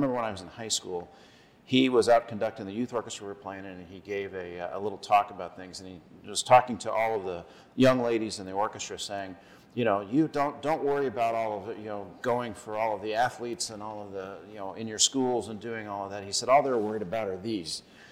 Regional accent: Arizona, United States; also born or lived in Kansas; So I grew up in Arizona.

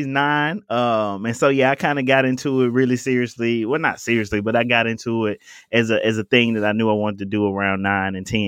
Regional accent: Memphis, Tennessee, United States; I'm growing up in North Memphis. You know, my neighborhood is declining and businesses are closing.

